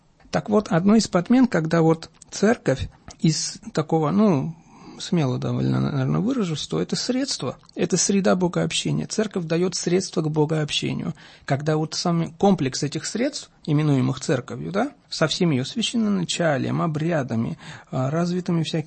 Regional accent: Armenia; я родом с Армении, да, вот. Ну, я православный, так получилось, по Божьему промыслу, что я член православной церкви, не армянской, а вот русской православной церкви.

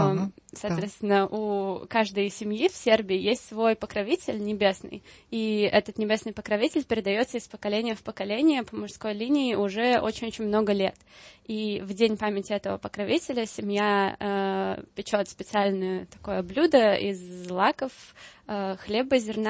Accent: Russia; я из России

